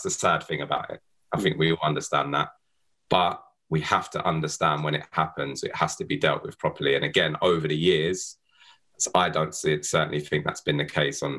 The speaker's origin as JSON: {"language": "English", "town": "Tottenham", "region": "London", "country": "United Kingdom", "tie": "born or raised there", "said": "being a mixed race boy growing up in Tottenham"}